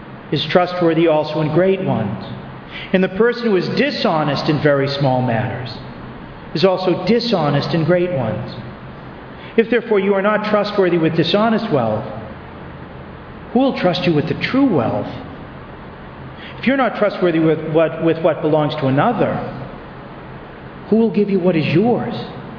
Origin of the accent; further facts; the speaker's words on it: New England, United States; I come from New England, where we have the best football team in the country.